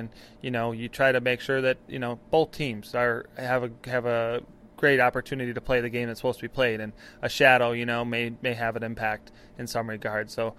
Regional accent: Wisconsin, United States; But, you know, I really do love what I get to do right here in my home state of Wisconsin.

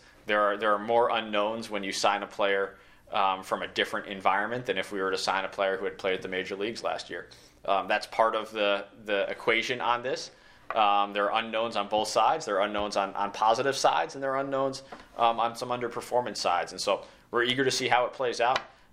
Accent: Northeast, United States; This was new to me because I grew up in the Northeast, but in the South, there's the traditional wedding cake, and then there's the groom's cake.

